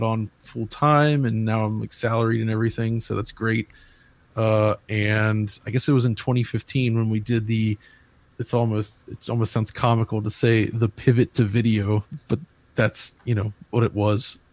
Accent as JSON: {"language": "English", "town": "Cincinnati", "region": "Ohio", "country": "United States", "said": "Is actually from, I'm from Cincinnati, Ohio."}